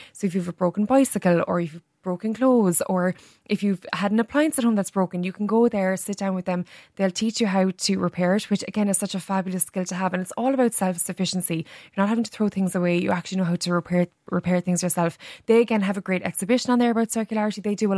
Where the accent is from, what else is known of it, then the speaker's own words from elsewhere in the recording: Ireland; because as Irish people we love our beauty.